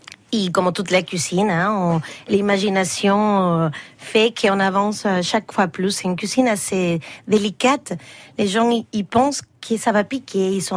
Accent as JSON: {"language": "French", "region": "Lima", "country": "Peru", "said": "Je suis de Lima. Je suis de Lima. Un tout petit peu plus loin, mais ça pertenait à Lima en cœur."}